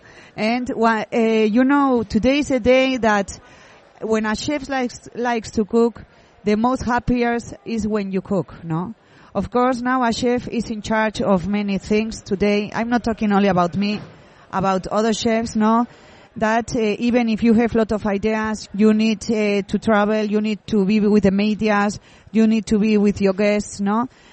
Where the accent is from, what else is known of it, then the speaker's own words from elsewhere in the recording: San Sebastian, Basque Country, Spain; English is a second language; I was born in San Sebastian, and I grew up very close to the restaurant.